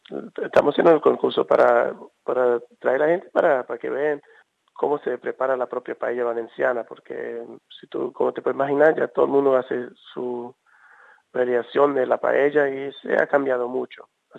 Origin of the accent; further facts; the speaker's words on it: Australia; also born or lived in Venezuela; Mis padres son de la isla Canaria, pero yo nací en Venezuela y me crié aquí en Australia. Sí, un poquito de mezcla ahí.